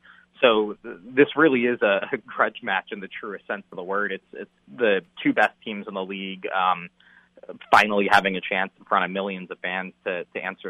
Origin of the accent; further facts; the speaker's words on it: New York, United States; Oh, look, I grew up in New York.